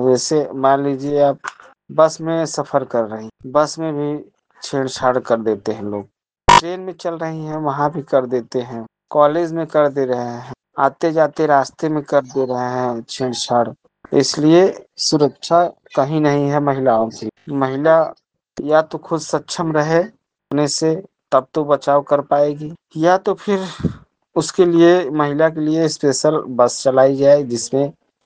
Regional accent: Mirzapur, Uttar Pradesh, India; City block Mirzapur का रहने वाला हूँ।

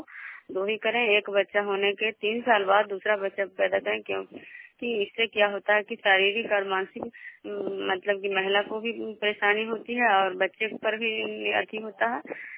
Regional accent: Vishnupur, Bihar, India; मैं विष्णुपुर ग्राम खजरा पंचायत नालंदा जिला नगरनौसा प्रखंड की निवासी हूँ।

